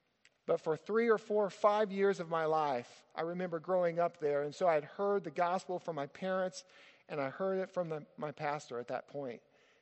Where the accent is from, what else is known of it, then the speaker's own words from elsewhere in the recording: Arkansas, United States; I grew up in the Ozark Mountains. Now, that's northwest Arkansas.